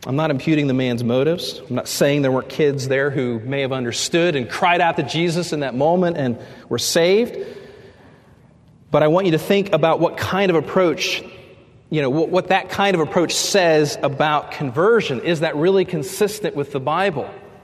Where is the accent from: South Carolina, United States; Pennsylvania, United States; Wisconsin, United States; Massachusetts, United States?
Pennsylvania, United States; Pittsburgh; because I grew up in the Pittsburgh area. Everybody was a Steelers fan.